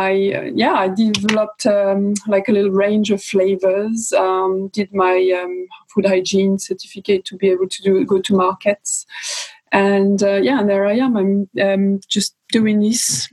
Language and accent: English; Normandy, France; English is a second language; now in Cardiff, United Kingdom; Yeah, I'm French. I'm actually from Normandy.